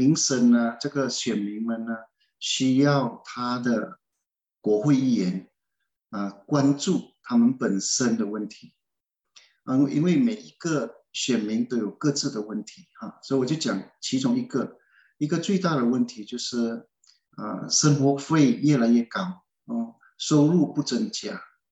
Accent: Malaysia; now in Australia; 我呢是1961年出生，在马来西亚长大的我在马来西亚，我从小的愿望就是要做警察嘛。

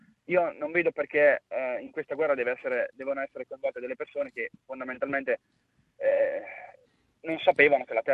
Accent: Marche, Italy; Io poi sono marchigiano, quindi.

